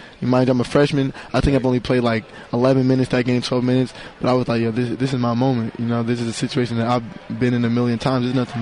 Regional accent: Midwest, United States; But, I'm from the Midwest, and I always feel like I was able to be a kid who I feel like Cali was home.

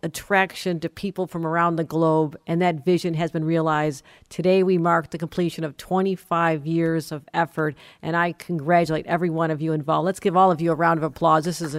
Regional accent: Buffalo, New York, United States; But when I think about what really excites me about my hometown, it is the fact that Frank Lloyd Wright, at the cusp of his career, believed in Buffalo. That is the belief that we feel today as Western New Yorkers in 2019.

